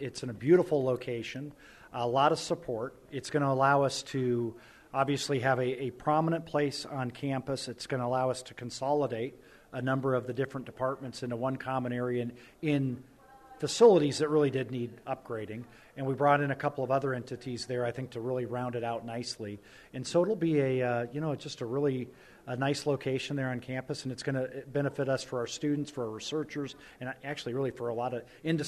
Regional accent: Iowa, United States; my background, I come from the Midwest, from Iowa, from Iowa State, very similar to NDSU

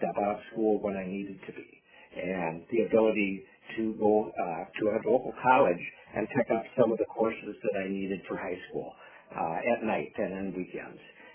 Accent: Vermillion, South Dakota, United States; I am from Vermilion, South Dakota, and currently serve as the Executive Director for the South Dakota Soybean Checkoff

